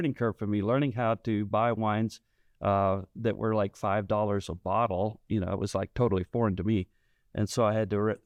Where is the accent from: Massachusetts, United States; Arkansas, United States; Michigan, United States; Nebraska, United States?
Arkansas, United States; Well, I'm actually from Arkansas, from Perry County, to be exact.